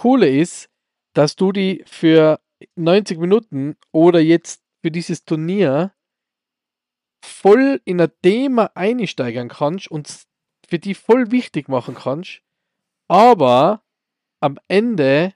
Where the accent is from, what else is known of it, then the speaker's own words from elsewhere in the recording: Austria; als Österreicher